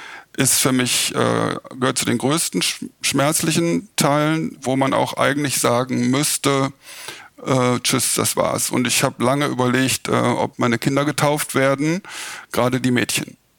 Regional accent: Germany; Und wir als Deutsche kennen das ja ziemlich gut

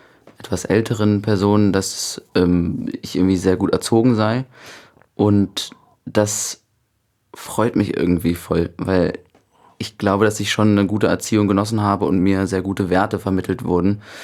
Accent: Cologne, North Rhine-Westphalia, Germany; Das ist die Einwohnerzahl von Köln, meiner Heimatstadt.

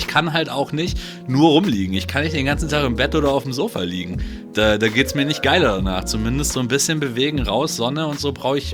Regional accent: Hamburg, Germany; da bist du ja in der Regel jetzt auch nicht so häufig als Hamburger zumindest zum Feiern gehen

